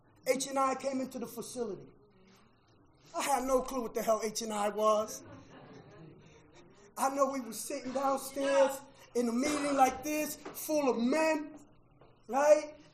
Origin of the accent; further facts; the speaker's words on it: Bronx, New York, United States; I'm sitting there because I'm from the South Bronx and I'm the great eye.